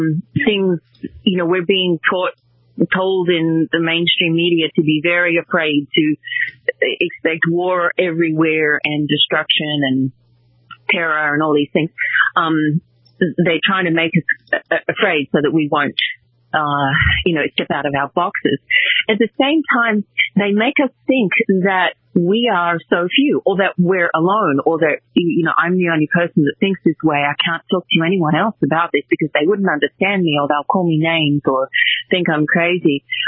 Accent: Sydney, New South Wales, Australia; I was born and raised in Australia. We have a big mix of ethnicities living in Sydney, where I'm from.

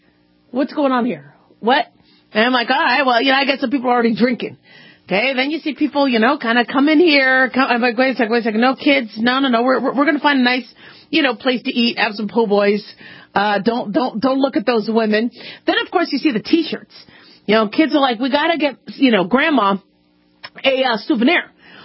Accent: Las Vegas, Nevada, United States; remember, me growing up in Vegas, I get that, okay

